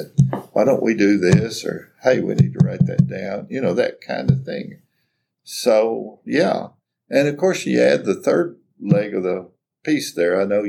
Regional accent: the South, United States; accent: southern; coming from a small rural town with my southern accent and not very sophisticated on things.

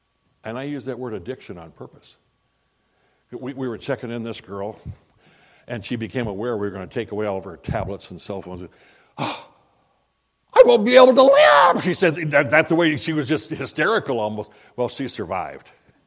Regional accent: South Dakota, United States; You know, where I was raised in South Dakota, at that latitude, we have what you probably get around here, I would imagine.

